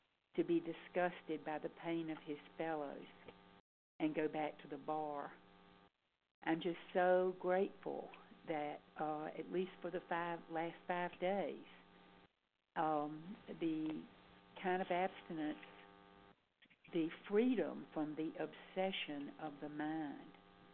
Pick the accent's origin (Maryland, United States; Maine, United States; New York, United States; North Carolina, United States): North Carolina, United States; I'm from North Carolina.